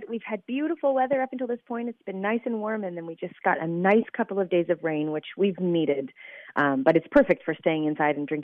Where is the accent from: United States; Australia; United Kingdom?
United States; Seattle, Washington; also born or lived in New York; now in Portland, United States; I grew up in Seattle, Washington, and then moved over to New York after graduate school, and then moved back to Seattle, where I ended up in Portland, Oregon.